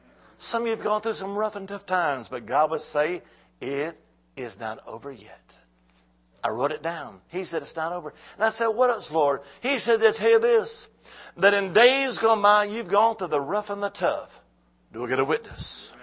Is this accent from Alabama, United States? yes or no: yes; Alabama, United States; now in Salem, United States; But I now live in Salem, but originally I'm from the Holy Land. I am Alabama. Roll Tide.